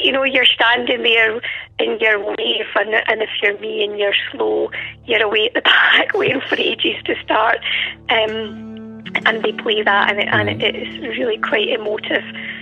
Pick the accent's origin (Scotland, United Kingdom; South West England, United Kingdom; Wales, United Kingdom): Scotland, United Kingdom; I'm originally from the West Coast, mm-hmm. And although I was born and brought up in quite a small village inland, I can't think of anything better than being on the West Coast, mm-hmm.